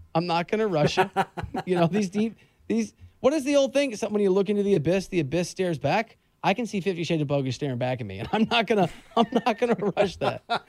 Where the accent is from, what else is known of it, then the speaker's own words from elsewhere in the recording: Iowa, United States; My mom's from Jersey, just outside New York City. I was raised in Iowa, but in a New York home.